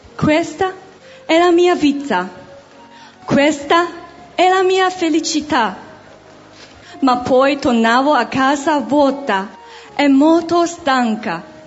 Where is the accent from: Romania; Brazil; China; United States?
China; Italian is a second language; Sono cinese